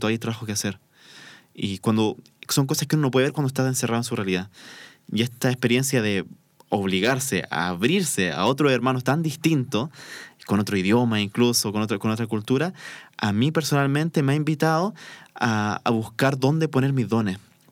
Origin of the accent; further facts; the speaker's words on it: Chile; Como sociedad chilena creo que tenemos esta desventaja con respecto a otros países de ser un poco más individualista.